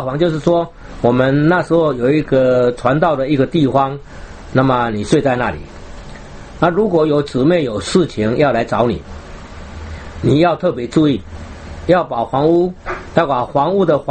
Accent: Taiwan; 我们台湾话叫做无大无水

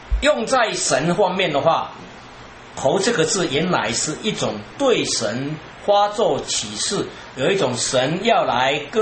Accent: China; 它类似于我们现在我们中国人所谓的言语。

